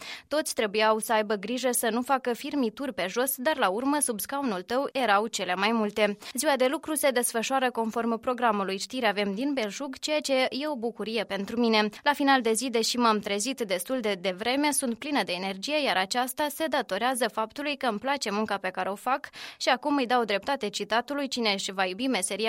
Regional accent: Moldova; born there; m-am născut în Republica Moldova.

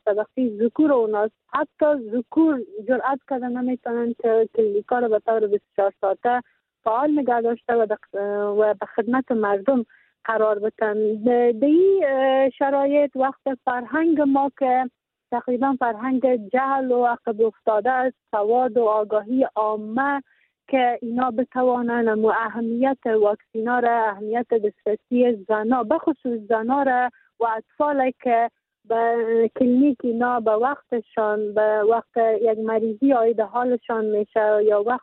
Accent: Faryab, Afghanistan; در ولایت ما با 14 ولسوالی که ولایت فاریاب داره

